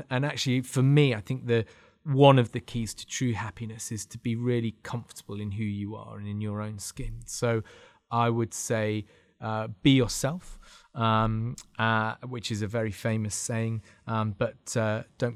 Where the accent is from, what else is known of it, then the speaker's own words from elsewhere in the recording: Newcastle upon Tyne, North East England, United Kingdom; And growing up in Newcastle upon Tyne, there was a boy at my school